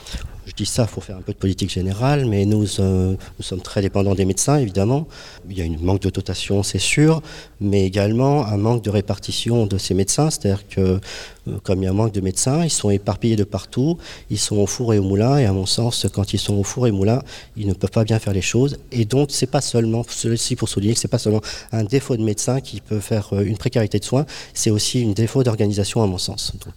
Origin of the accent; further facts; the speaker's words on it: Hauts-de-France, France; moi j'arrive sur un secteur il y a 3 ans, moi je suis originaire du Nord, je fais une étude à Paris.